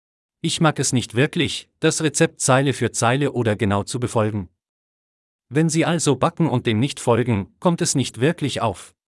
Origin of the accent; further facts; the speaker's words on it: Nigeria; German is a second language; und ich komme aus Nigeria.